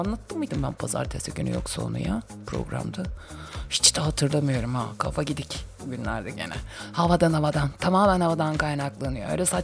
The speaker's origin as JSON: {"language": "Turkish", "region": "Amasya", "country": "Turkey", "said": "Bizim oralarda öyle bir yemek var bu arada. Amasya'da."}